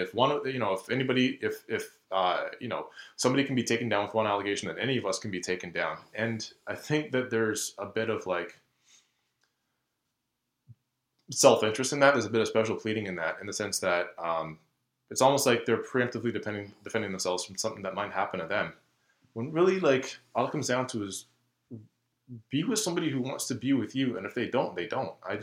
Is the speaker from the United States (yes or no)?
no; Toronto, Ontario, Canada; I know what it's like growing up in a community like, you know, where I grew up in Rexdale